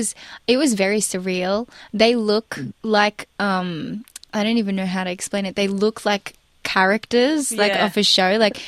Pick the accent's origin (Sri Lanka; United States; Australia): Australia; I feel so strongly about my Filipino heritage. You know, I grew up in Australia